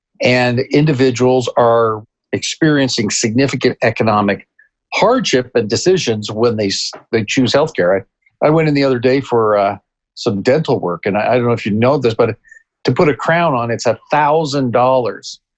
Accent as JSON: {"language": "English", "country": "Canada", "said": "I'm originally from Canada. So I've lived through socialized medicine. I spent a couple of years of my life in South America and Peru"}